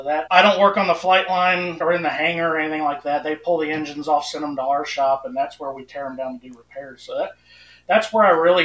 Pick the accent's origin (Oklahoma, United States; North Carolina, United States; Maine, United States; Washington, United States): North Carolina, United States; Winston-Salem; Oh, well, I was ready to move back to North Carolina, which is where I'm from. I grew up in the Winston-Salem Pilot Mountain area.